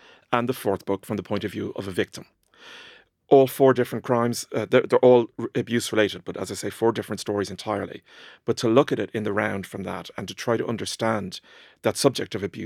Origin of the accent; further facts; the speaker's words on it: Ireland; growing up in Ireland in the 80s and 90s